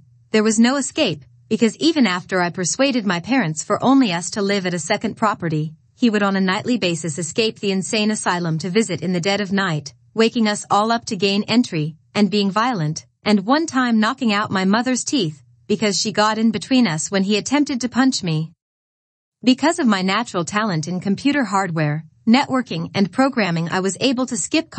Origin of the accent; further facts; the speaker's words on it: England, United Kingdom; born there; To share with you my background, I was born in England